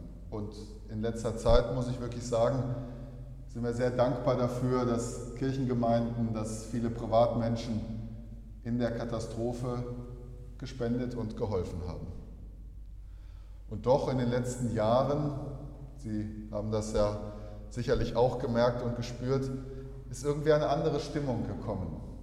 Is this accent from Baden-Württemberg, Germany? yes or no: no; Wuppertal, North Rhine-Westphalia, Germany; ich komme aus Wuppertal